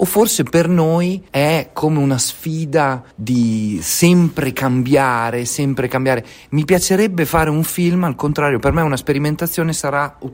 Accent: Emilia-Romagna, Italy; lui è salentino, io sono emiliano

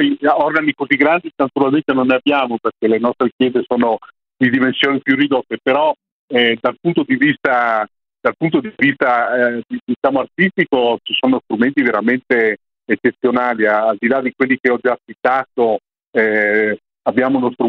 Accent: Zoppè di Cadore, Veneto, Italy; io sono in un piccolo paesino a 1500 metri quasi di altitudine, si chiama Zoppetticadore.

